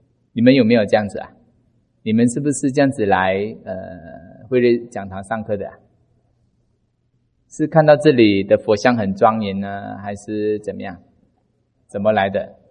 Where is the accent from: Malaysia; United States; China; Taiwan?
Malaysia; 我是佛教的边地，马来西亚那个地方，一个出家人都看不到我们那边。